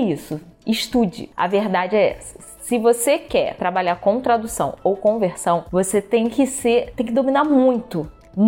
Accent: Brazil; first language Portuguese; Então, no meu caso, eu sou brasileira, falo português, né?

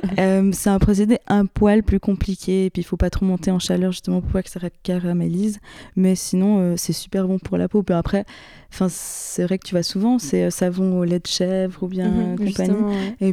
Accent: Valais, Switzerland; J'avais une copine qui faisait aussi en Valais, parce que du coup je viens du Valais.

